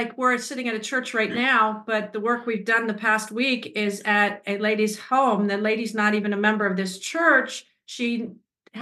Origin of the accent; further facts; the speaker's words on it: Gaithersburg, Maryland, United States; born there; we actually still attend the same church I was born in Gaithersburg, Maryland.